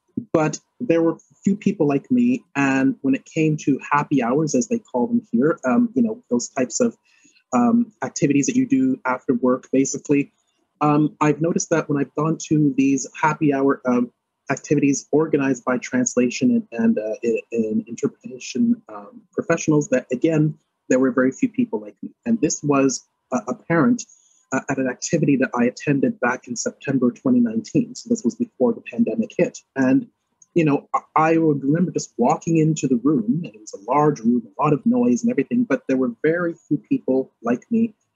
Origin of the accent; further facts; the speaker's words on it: Toronto, Ontario, Canada; now in Quebec, Canada; I'm from Toronto, Ontario. So I've been in mm-hmm. Quebec now for just almost 15 years.